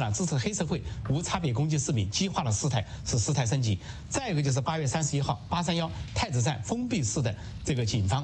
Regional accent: Hong Kong; 我们香港人自己创造的东方之珠，我们自己创造的亚洲四小龙

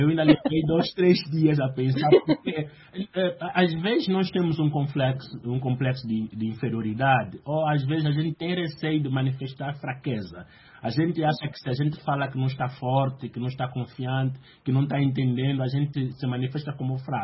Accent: Angola; Que eu sou de Angola e sei o quanto a partilha de informação

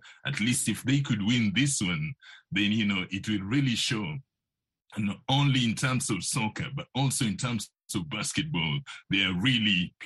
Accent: Kenya; since I come from East Africa, from Kenya.

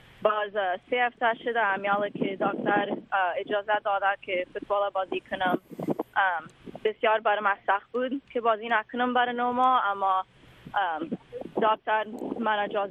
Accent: Afghanistan; ما کل ما افغان هستیم

